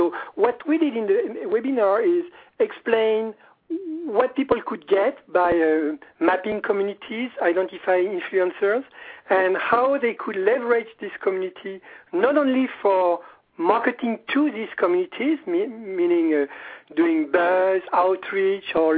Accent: France; English is a second language; Better than my accent, you figured out that I was French, we have a bunch of clients in Paris

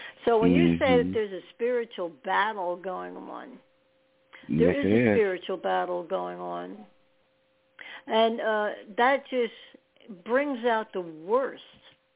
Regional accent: New York, United States; I've been in New York City feeding the homeless because I'm from New York.

